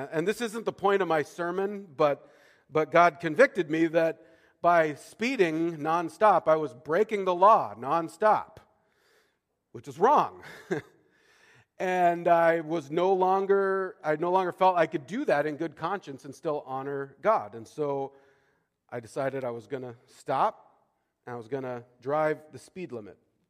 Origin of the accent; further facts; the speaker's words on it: Montana, United States; For those of you who know me, I grew up in Montana, and I grew up riding dirt bikes and racing dirt bikes